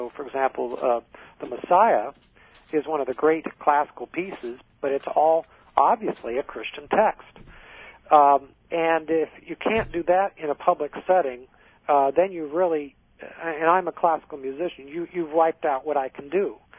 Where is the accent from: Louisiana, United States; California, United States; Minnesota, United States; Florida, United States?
California, United States; and this is, see, I grew up in California. Maybe I have a different perspective than some people on this.